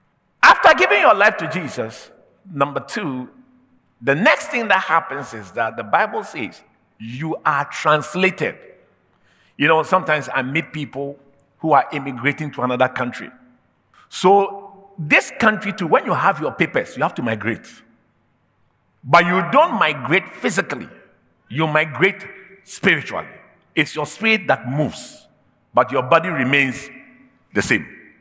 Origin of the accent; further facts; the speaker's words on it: Ghana; Although he's my twin brother, I'm a Ghanaian, he's an American.